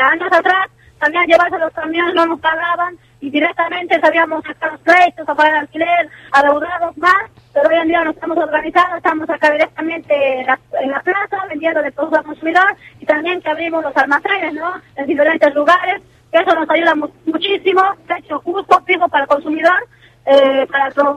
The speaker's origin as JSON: {"language": "Spanish", "country": "Argentina", "tie": "born or raised there", "said": "mis padres son de Bolivia, yo ya años estamos acá, nosotros crecimos acá"}